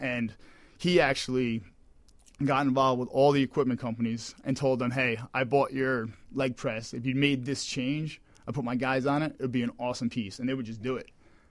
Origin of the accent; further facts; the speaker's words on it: New York, United States; accent: New York; I'm from New York, if you can't tell from my accent.